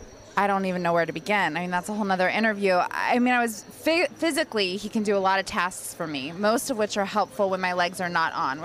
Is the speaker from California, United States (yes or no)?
yes; California, United States; So I'm from Northern California. I married a Bostonian, technically.